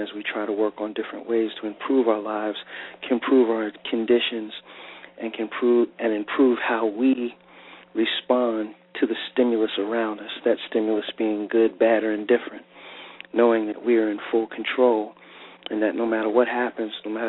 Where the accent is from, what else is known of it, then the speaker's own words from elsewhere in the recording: New York, United States; as a New Yorker and pretty much a natural skeptic at heart